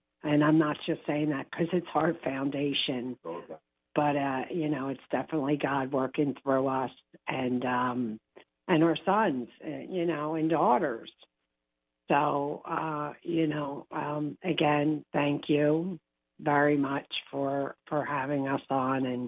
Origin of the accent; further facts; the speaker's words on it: Philadelphia, Pennsylvania, United States; Well, we're from Philly. We do fight back.